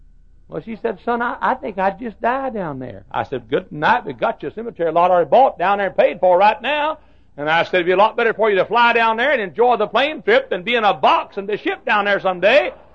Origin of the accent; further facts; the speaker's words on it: United States; I'm alive. I'm an American. I'm a Christian.